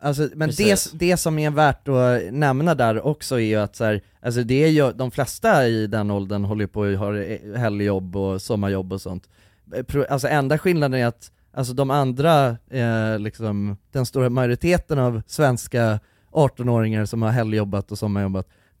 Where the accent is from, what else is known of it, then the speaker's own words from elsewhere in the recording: Nacka, Stockholm County, Sweden; Ja, men jag, när vi är uppvuxna i Nacka och hängde ju ganska mycket med